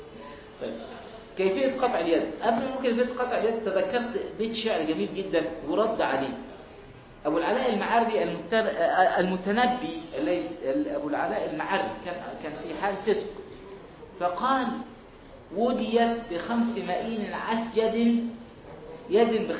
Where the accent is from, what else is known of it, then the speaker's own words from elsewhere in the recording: Egypt; فده اسمه كوع عندنا في مصر